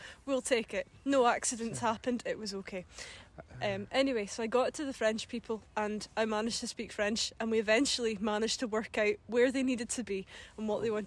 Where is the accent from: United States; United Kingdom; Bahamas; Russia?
United Kingdom; Wick, Scotland; now in West Cumbria, United Kingdom; I'm originally from Wick, but now living in West Cumbria in England.